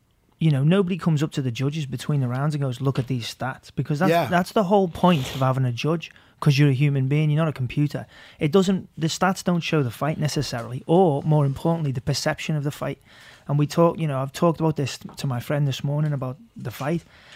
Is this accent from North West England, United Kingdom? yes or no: yes; Liverpool, North West England, United Kingdom; And so I'm really happy for Till because I'm from Liverpool.